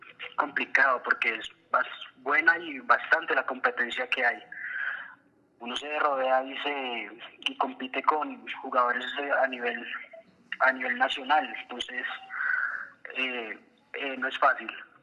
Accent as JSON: {"language": "Spanish", "region": "Bogotá", "country": "Colombia", "tie": "born or raised there", "said": "Sí, yo soy bogotano, nací acá."}